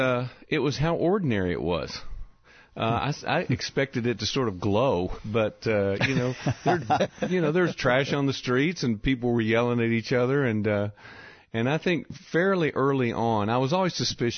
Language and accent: English; Franklin, United States; that makes me almost appreciate my hometown, because we have a big racial reconciliation movement going on in Franklin, have for about the last 10 or 15 years.